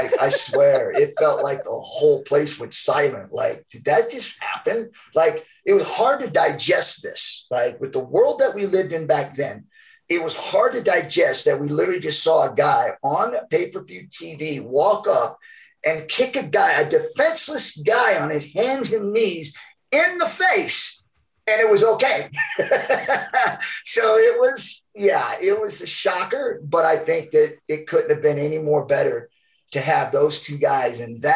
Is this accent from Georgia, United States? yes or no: yes; Georgia, United States; born there; accent: Southern; I mean, I have an accent anyways, a Southern accent. Cause I was born in Georgia. And so I've never lost the accent